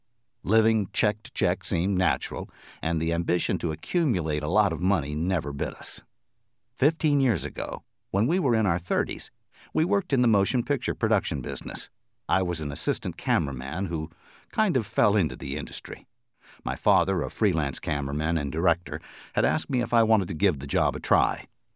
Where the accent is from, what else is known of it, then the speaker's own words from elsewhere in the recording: Los Angeles, California, United States; While I was growing up in Los Angeles, Terry was across the country in New York.